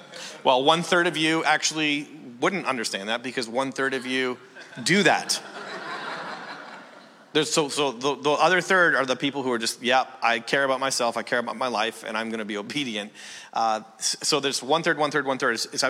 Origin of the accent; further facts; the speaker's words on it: Canada; Now, I'm from Canada. I'm from a small town in Canada, 1,800 people.